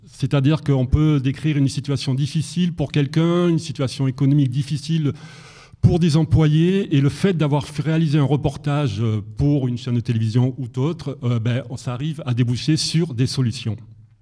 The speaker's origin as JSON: {"language": "French", "region": "Auvergne-Rhône-Alpes", "country": "France", "tie": "born or raised there", "said": "J'habitais à la montagne, moi je suis de Savoie, et je me voyais pas terminer moniteur de ski comme tous mes camarades."}